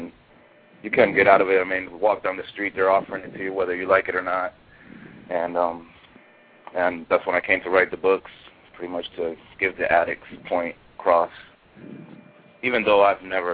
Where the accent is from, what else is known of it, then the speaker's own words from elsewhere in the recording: Orlando, Florida, United States; Okay, I'm from the Orlando area. I have two books in print.